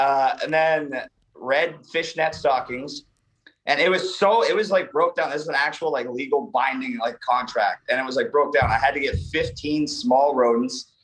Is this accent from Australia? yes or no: no; Canada; now in United States; Yeah, so I'm from Canada. I have properties in the United States, and I live in the United States, but I also live in Playa del Carmen, Mexico.